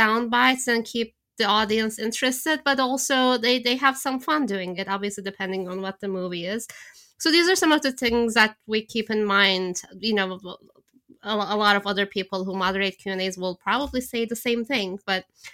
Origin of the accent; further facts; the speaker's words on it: Turkey; moved away as an adult; now in United States; I was living in Istanbul. I'm from Turkey. I'm Turkish, and I didn't actually move to the States until I was 22 to go to grad school. And then years passed. I'm 46 now.